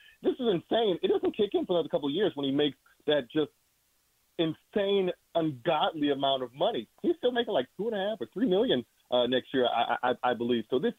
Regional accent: Chicago, Illinois, United States; now in Kansas City, United States; I'm from South Side Chicago, and I've been here in Kansas City 4 years

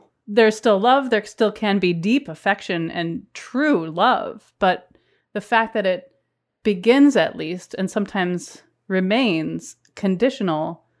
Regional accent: New England, United States; So I'm 41 and I grew up in New England.

